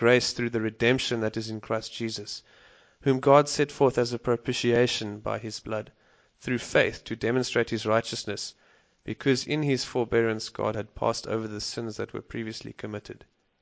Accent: Stellenbosch, Western Cape, South Africa; I was born in Stellenbosch in South Africa and went to school there, and I finished my music degree there yesterday. Oh, sorry. Last year.

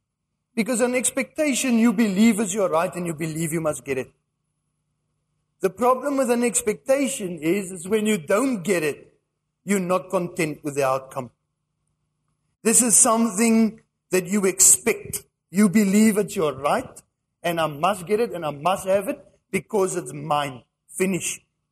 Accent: England, United Kingdom; And I'm English, and I had to read that a few times to understand it.

